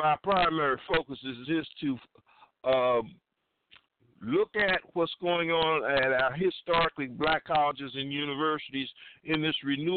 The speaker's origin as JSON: {"language": "English", "town": "Dillon", "region": "South Carolina", "country": "United States", "tie": "born or raised there", "said": "I hail from Dillon, South Carolina, so I'm a proud South Carolina native"}